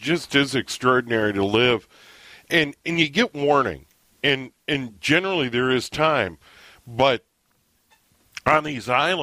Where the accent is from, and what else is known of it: Midwest, United States; born or raised there